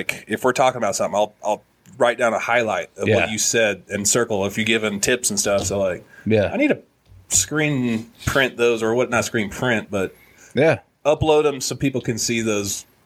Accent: Midwest, United States; because I'm a Midwesterner.

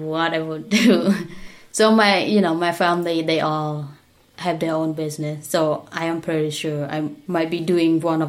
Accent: Siem Reap, Cambodia; So I'm from Siem Reap province, which we have a lot of temples there.

